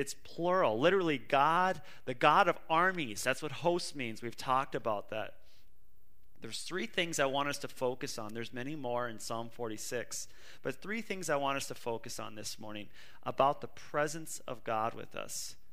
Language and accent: English; United States; I'm an American. I like American history.